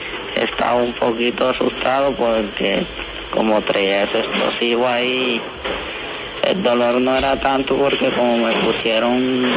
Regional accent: Montería, Córdoba, Colombia; porque yo soy de Montería, Córdoba

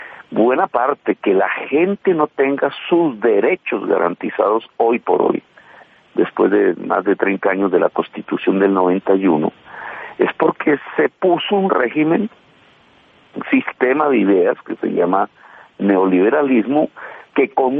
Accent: Valledupar, Cesar, Colombia; vengo de Valledupar

